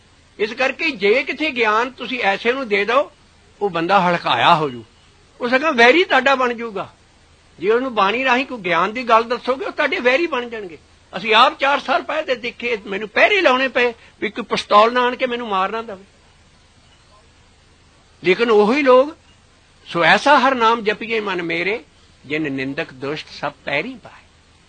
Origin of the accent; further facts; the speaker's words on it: Punjab, India; ਕਿਉਂਕਿ ਮੈਂ ਬਾਂਗਰ ਦਾ ਰਹਿਣ ਵਾਲਾ, ਉਧਰ ਬਾਬੇ ਬਕਾਲੇ ਦੇ ਲਾਗੇ